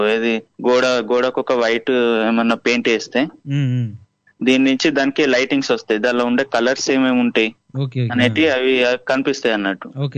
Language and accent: Telugu; Karimnagar, Telangana, India; నా సొంత ఊరు కరీంనగర్.